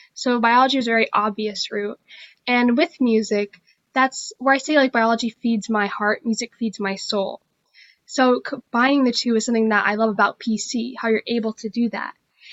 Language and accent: English; Somerset, Massachusetts, United States; also born or lived in Fall River; I was born in Fall River, and I'm raised right next door in Somerset, so I couldn't think of anything better than representing my home.